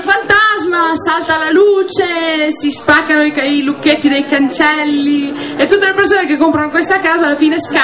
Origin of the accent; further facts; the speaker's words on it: Bologna, Emilia-Romagna, Italy; Io sono di Bologna e vicino a casa mia c'è una villa che pare sia abbandonata da anni